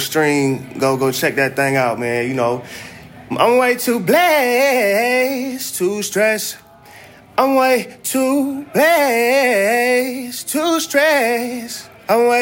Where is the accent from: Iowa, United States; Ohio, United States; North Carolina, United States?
Ohio, United States; Columbus; moved away; Well, yeah, I'm originally from Columbus, Ohio. I moved down here not too long ago. I moved down here, 2018.